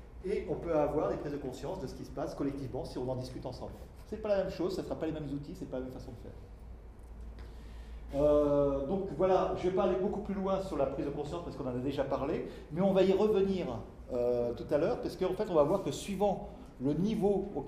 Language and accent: French; France; je suis français, j'ai à peu près appris la grammaire